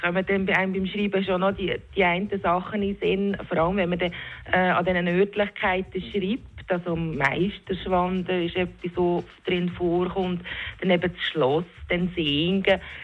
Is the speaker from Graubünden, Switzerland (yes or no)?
no; Aargau, Switzerland; ich bin dort im Seetal aufgewachsen, bin 4 Jahre lang zwingend in die Schule